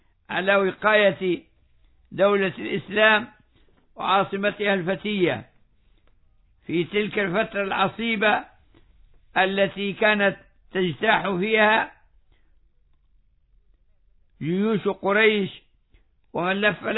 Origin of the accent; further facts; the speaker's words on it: Libya; accent: Libyan; والسويق هو ما نسميه في لهجتنا الليبية السويقة